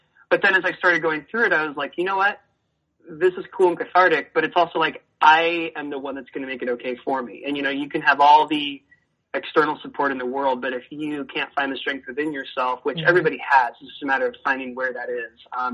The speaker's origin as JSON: {"language": "English", "region": "Oregon", "country": "United States", "said": "my family, even though I'm from Oregon, my grandparents are from the South"}